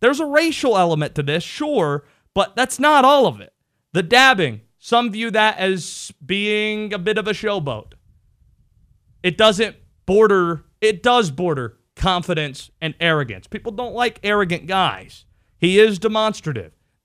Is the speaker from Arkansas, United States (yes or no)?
no; North Carolina, United States; kids are coming up to me, not even knowing I'm from North Carolina, and they're dabbing.